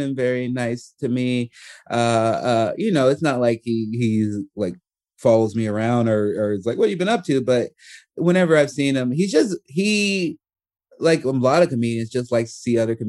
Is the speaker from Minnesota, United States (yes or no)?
no; Chicago, Illinois, United States; growing up in Chicago, nice, in the middle of everything